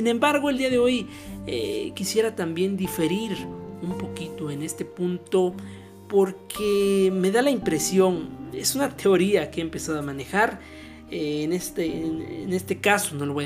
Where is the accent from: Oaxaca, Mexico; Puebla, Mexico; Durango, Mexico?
Oaxaca, Mexico; yo soy del estado de Oaxaca